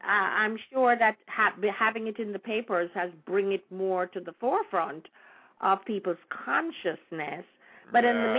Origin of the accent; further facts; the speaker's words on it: Jamaica; born there; I'm very proud of my roots, and I'm very glad that I was born in Jamaica.